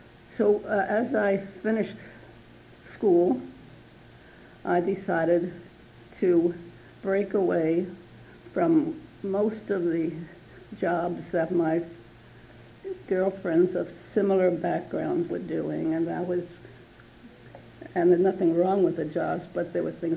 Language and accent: English; New York City, New York, United States; born there; Well, I was born in New York City, New York, of immigrant parents. My father came from Poland, and my mother from Ukraine.